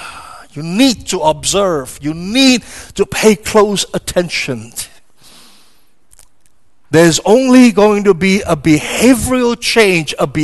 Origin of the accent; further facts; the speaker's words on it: Pahang, Malaysia; When I used to spend the early years growing up in the East Coast in the state of Pahang